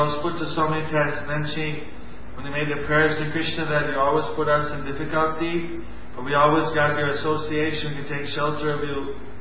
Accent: Wisconsin, United States; born there; also born or lived in Rhode Island; I was born in Wisconsin, so ISKCON is there. Wisconsin.

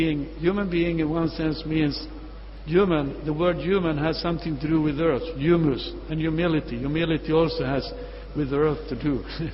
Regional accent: Sweden; English is a second language; okay, now I'm from Sweden and Europe

